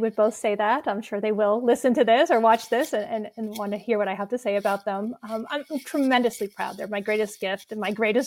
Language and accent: English; Maine, United States; I am born and bred in Maine and very proud of it. And multi-generations are Mainers.